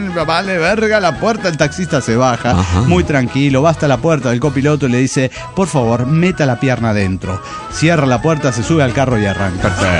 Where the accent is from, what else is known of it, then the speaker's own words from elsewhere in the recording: Reynosa, Tamaulipas, Mexico; de Reynosa, Tamaulipas.